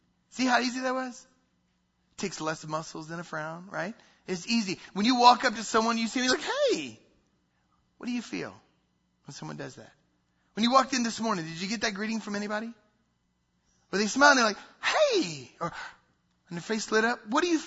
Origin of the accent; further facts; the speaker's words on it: the South, United States; I'm from the South, so I learned this in the South.